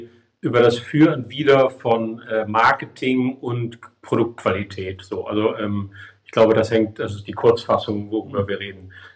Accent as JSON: {"language": "German", "country": "Germany", "said": "die Kartoffel, so als Deutscher finde ich das gut, finde ich, ist meine Zutat des Jahres."}